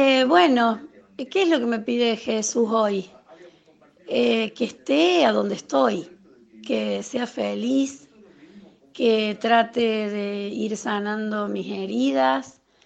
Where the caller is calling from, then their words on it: Córdoba, Argentina; de Córdoba Capital.